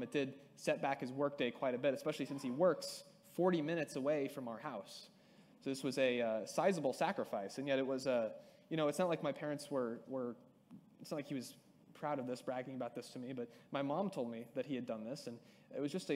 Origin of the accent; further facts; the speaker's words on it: Metamora, Illinois, United States; I know I do work at a church in Kewaunee, and I also work at a grocery store in my hometown. It's just Metamora.